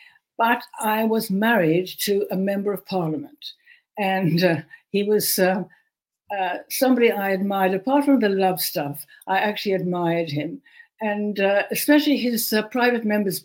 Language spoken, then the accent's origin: English; Cape Town, Western Cape, South Africa; born there; I was born in Cape Town, and my dream was to come to Fleet Street